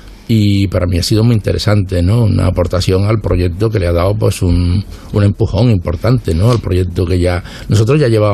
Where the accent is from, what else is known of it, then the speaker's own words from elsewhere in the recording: Seville, Andalusia, Spain; also born or lived in Madrid; Yo estaba en Madrid mucho tiempo porque después de terminar la carrera había muchas más oportunidades de trabajo en Madrid que en Sevilla. Volví una etapa cuando la preparación de la Expo, tuve unos años excelentes aquí en Sevilla